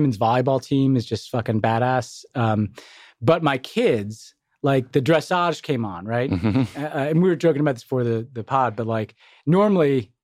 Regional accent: United States; I was kind of proud as an American

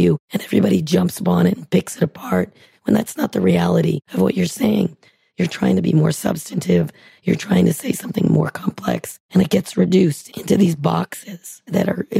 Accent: San Francisco, California, United States; I'm from San Francisco and all that brings to it.

